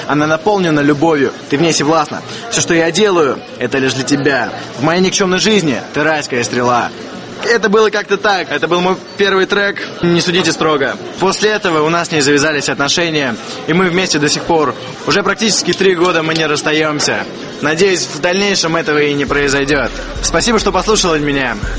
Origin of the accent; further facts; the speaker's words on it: Moscow, Russia; Мне 21 год, я врожденный москвич, центр города ЦАУ